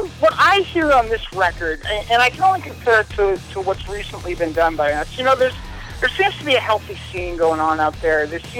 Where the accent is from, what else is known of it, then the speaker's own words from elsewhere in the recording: New York, New Jersey area, United States; that punk rock that Dee Dee and I grew up on in the New York, New Jersey area when we were kids.